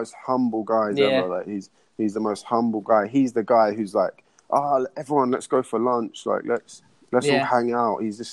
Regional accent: Camden Town, London, United Kingdom; Like, I grew up in London. I'm from Camden Town. I'm from quite a bad neighbourhood.

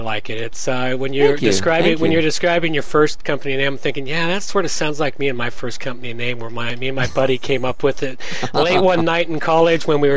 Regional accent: Canada; well, I'm Canadian, I get to own it

